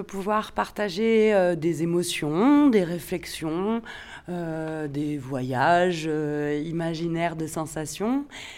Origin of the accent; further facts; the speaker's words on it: France; comme chez nous en France.